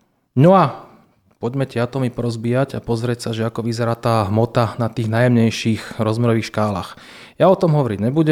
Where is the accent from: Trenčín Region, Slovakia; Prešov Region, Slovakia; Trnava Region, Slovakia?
Trnava Region, Slovakia; Trnava; ja som rodený Trnavčan. A mne sa veľmi páči to, že ľudia od nás z Trnavy